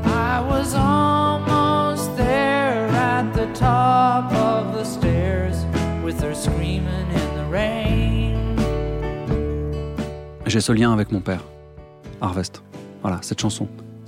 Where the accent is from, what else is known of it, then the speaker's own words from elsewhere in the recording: Lyon, Auvergne-Rhône-Alpes, France; Je suis né à Lyon. J'ai grandi à Lyon.